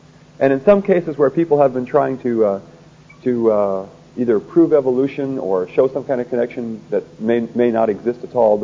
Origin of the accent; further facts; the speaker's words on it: Washington, United States; I come from Washington State.